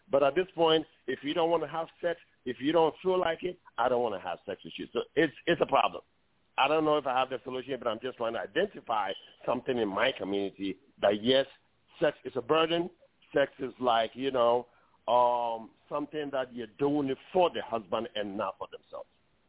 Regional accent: Ghana; born there; as an African, I was born in Ghana

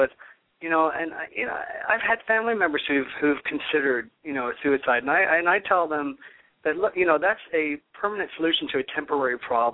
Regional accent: Canton, Ohio, United States; And I grew up in Canton, Ohio, which is the Pro Football Hall of Fame city, you know, very, very Midwest, very blue collar, very right wing overall.

